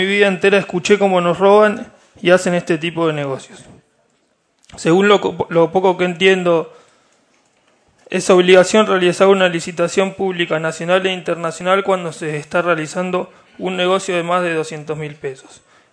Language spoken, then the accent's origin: Spanish; San Carlos de Bariloche, Río Negro, Argentina; soy de San Carlos de Bariloche, tengo 30 años